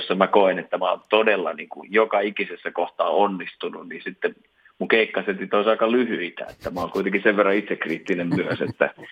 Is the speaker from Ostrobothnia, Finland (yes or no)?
yes; Vaasa, Ostrobothnia, Finland; born there; palattiin kotiin Vaasaan, että noin niin kuin virallisten kirjojen mukaan mä oon syntynyt Vaasassa.